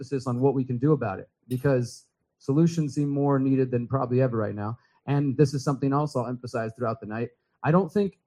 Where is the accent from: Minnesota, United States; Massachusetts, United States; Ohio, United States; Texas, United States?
Texas, United States; Houston; Now, of course, we're from Houston, from this area